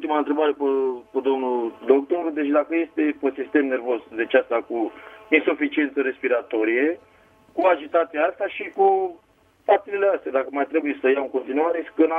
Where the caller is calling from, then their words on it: Buzău, Buzău County, Romania; din Buzău